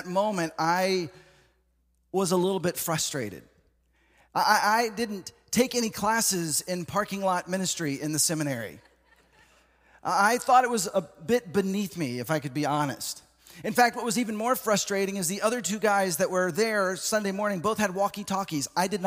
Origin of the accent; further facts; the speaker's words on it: Texas, United States; also born or lived in Seattle; So I grew up in Texas, and we had high hopes moving to Seattle to help plant a church, me and my wife, newlyweds, going to a place we'd never been before.